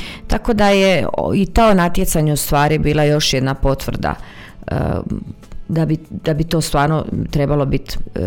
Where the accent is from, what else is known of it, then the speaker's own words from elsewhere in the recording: Trogir, Split-Dalmatia County, Croatia; Rođena sam daleke 1983. U Splitu. Djetinjstvom sam provela u Trogiru. Tamo me vezuje moja mladost i svi ti moji rani dani. To je nekakva moja oaza koja se uvijek vrlo rado vraća. Moj topli dom.